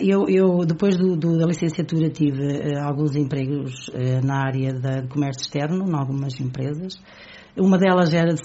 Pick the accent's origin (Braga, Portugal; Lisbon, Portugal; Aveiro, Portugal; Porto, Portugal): Aveiro, Portugal; Águeda; born there; now in Albergaria-a-Velha, Portugal; Eu nasci em Águeda, fui estudar para a Albergaria à Velha e adotei a Albergaria como a minha terra, vivo lá desde essa altura